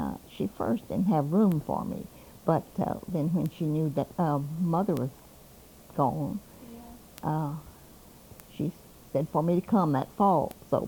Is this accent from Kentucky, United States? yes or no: yes; Tar Creek, Kentucky, United States; Well, I was born in Knott County, mm-hmm. Tar Creek, in 1912, August the 12th, 1912, mm-hmm. long time ago. And so I stayed there and went to school for a little bit.